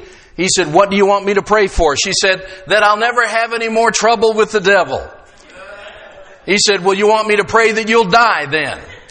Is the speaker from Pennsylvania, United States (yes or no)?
yes; Pennsylvania, United States; I grew up down on the Youghiogheny River, and I spent more than my fair share of time sitting on that riverbank fishing.